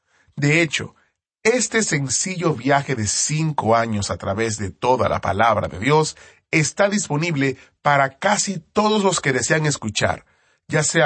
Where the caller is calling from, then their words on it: Dominican Republic; Soy de la República Dominicana